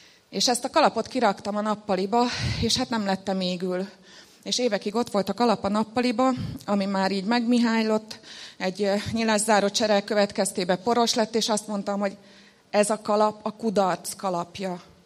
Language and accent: Hungarian; Móricgát, Bács-Kiskun, Hungary; De én innen származom, az Alföldről, egy 500 fős kis faluból. Sokan azt sem tudják, hol van Móricz Gát.